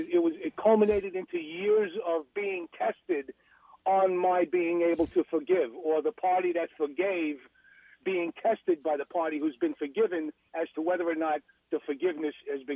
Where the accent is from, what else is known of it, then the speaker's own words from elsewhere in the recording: Brooklyn, New York, United States; accent: New York; also born or lived in Queens; Yeah, I was born in Mashpee, Queens. I was raised in Brooklyn.